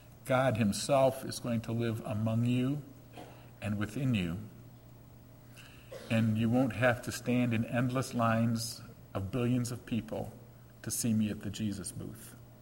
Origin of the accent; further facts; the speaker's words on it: Detroit, Michigan, United States; When I was a boy growing up in Northwest Detroit, my parents were unaware of it at the time, but they planted us right in the middle of a Jewish neighborhood.